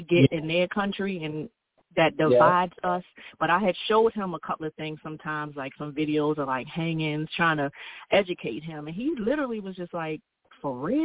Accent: Baltimore, Maryland, United States; because I'm from Baltimore, the previous guy.

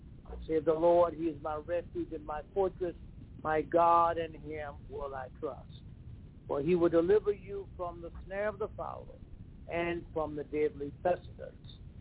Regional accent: the South, United States; I was raised in the South, and my grandmother, mm-hmm. great-grandmother, had a farm.

